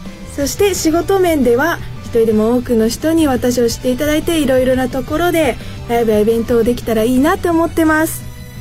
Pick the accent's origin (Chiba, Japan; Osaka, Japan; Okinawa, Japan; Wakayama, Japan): Okinawa, Japan; moved away as an adult; now in Tokyo, Japan; 私は沖縄県沖縄市出身の19歳、沖縄から東京に上京して1ヶ月が経ちました。